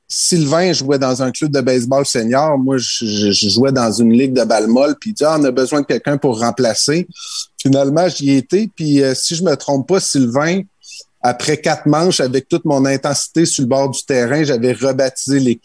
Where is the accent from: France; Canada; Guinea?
Canada; Trois-Pistoles, Quebec; je suis originaire de Trois-Pistoles au Bas-Saint-Laurent